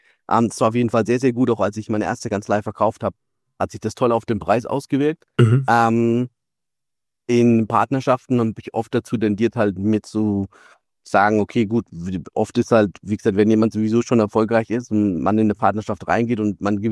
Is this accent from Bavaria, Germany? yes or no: yes; Bavaria, Germany; ich komme ja aus Franken.